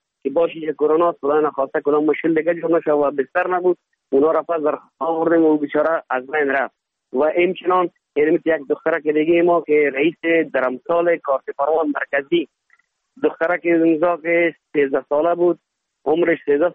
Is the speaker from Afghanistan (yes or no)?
yes; Afghanistan; now in India; ما خود یک ماجر آمدیم از افغانستان به طرف هند آمدیم